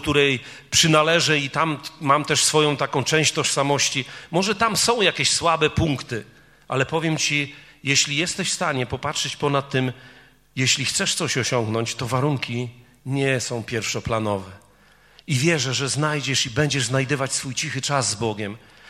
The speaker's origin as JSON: {"language": "Polish", "region": "Warmian-Masurian Voivodeship", "country": "Poland", "said": "bo ja jestem człowiekiem z Mazur, pochodzę z północy Polski."}